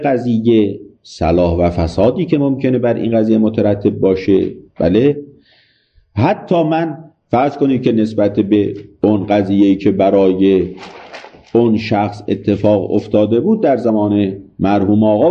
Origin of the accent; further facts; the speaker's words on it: Iran; خب از ایران آمدیم و چه آمدیم